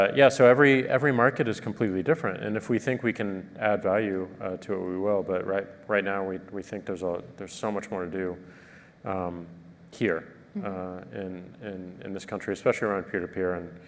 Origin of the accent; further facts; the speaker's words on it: St. Louis, Missouri, United States; I'm from St. Louis, Missouri, and I have a lot of friends and family who are not into technology